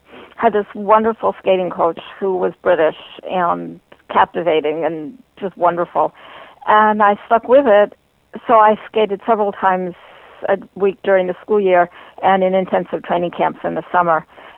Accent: New York, United States; also born or lived in Southern California; No, I grew up in New York.

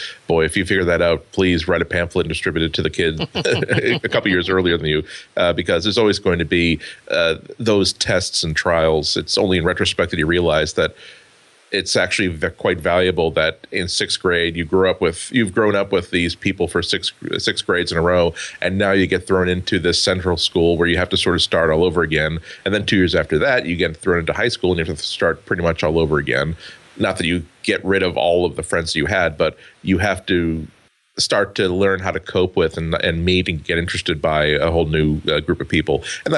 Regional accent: Massachusetts, United States; Yeah, exactly. I grew up just outside of Boston.

